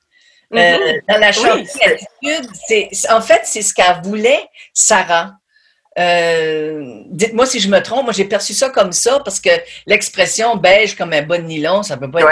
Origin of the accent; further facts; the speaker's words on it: Tracadie, New Brunswick, Canada; moi, je viens de Tracadie, c'est à côté d'Inkerman Ferry.